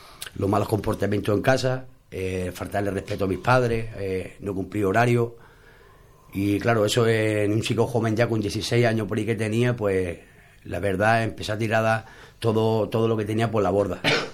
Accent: Málaga, Andalusia, Spain; soy de Málaga.

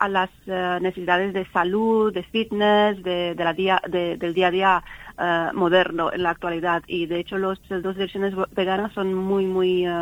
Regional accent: south, Romania; Spanish is a second language; now in Madrid, Spain; yo soy del sur de Rumanía, que básicamente es la región de los Balcanes

